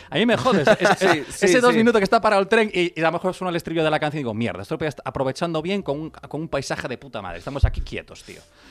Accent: Salamanca, Castile and León, Spain; born there; Nací en Salamanca.

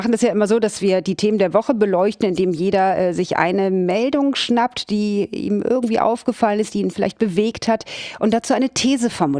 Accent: Hamburg, Germany; born there; Ich bin ja gebürtige Hamburgerin

